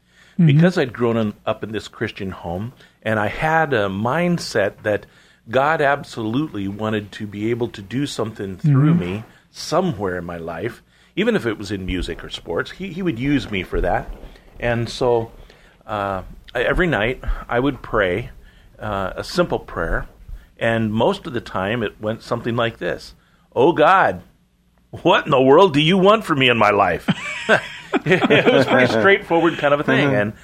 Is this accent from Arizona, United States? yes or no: no; Seattle, Washington, United States; But the amazing part is when I grew up in Seattle, I had opportunities upon opportunities to be able to excel in many different things.